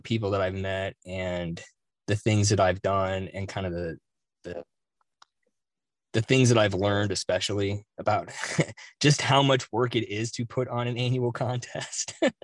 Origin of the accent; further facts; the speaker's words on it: Wichita, Kansas, United States; moved away as an adult; also born or lived in Missouri / Wyoming; But no, I'm actually from Wichita, Kansas. I was born out there and I went to school out there. And then I did my graduate degree at the University of Missouri and then met a woman who I married.